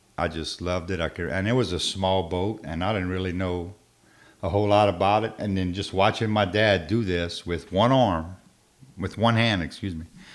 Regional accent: Chauvin, Louisiana, United States; now in Houma, United States; Originally, we're from Chauvin, which is probably about 20 miles further south, which we call down the bayou. Mm-hmm. And I grew up there, and I moved to HOMA in 1993.

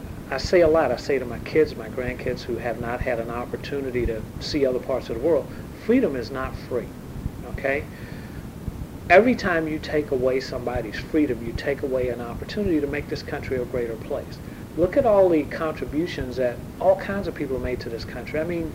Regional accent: Carver, United States; when I was, you know, a little kid growing up in Carver.

